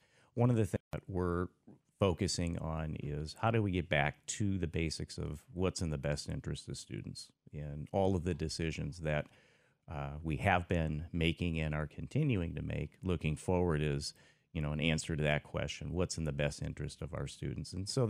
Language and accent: English; Iowa, United States; also born or lived in Arizona / Michigan / Illinois; Well, born and raised in Iowa, as you said, and I've had the opportunity to work in Arizona and Michigan.